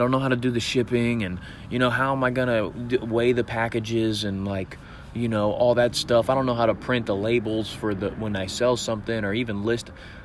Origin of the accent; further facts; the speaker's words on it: Indiana, United States; also born or lived in Missouri; I'm 26 years old. I moved back to Indiana here in my hometown, and I have no idea what I'm doing with my life.